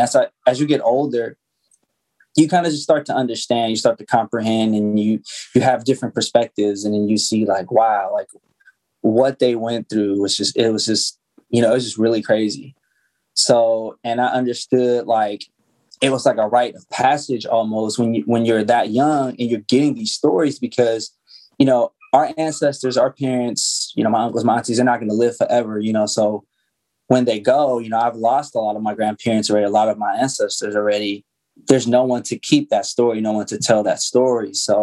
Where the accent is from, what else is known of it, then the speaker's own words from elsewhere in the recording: Oakland, California, United States; I'm born and raised in Oakland. I was born at Highland Hospital, which is in East Oakland. And then I lived out in West Oakland for a good part of my life. And then my family moved out to East Oakland when I was about in the fifth grade.